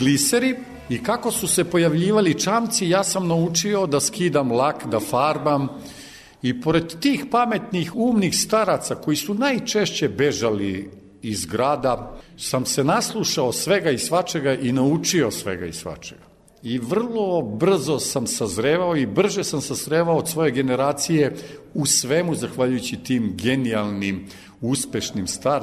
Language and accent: Serbian; Belgrade, Serbia; Ja sam rođen u ovoj Udbinoj zgradi preko puta sajma, a odrastao sam na Banovom brdu.